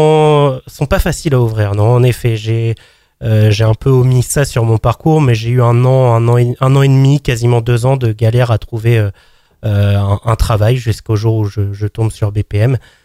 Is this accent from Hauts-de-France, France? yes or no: no; Yvetot, Normandy, France; parce que je suis originaire de Seine-Maritime, du côté d'Yvetot, on va dire, donc entre Rouen et Le Havre